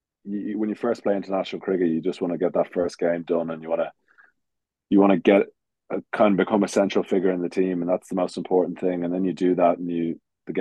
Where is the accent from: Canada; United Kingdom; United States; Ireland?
Ireland; It's always, as Irish cricketers, it's always great to go to these countries that are so passionate about the game. We don't really see that firsthand in our country.